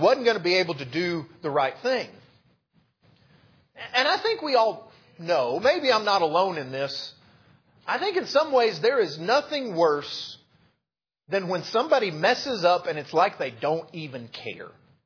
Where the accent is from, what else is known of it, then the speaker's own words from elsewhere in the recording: Texas, United States; I grew up in West Texas. I think maybe I've mentioned that already in this series of lessons. And we lived just down the road from my grandparents with some family land that's been in my family for, over 100 years now.